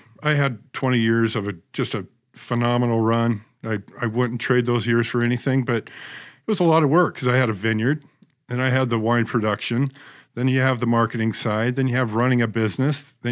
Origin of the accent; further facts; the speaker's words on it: Seattle, Washington, United States; I grew up in the Seattle area.